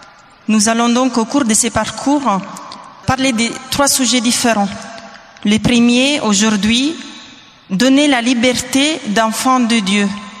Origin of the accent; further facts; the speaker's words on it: Italy; French is a second language; now in Beauvais, France; de Beauvais. Je suis italienne, donc pardonnez-moi un peu l'accent.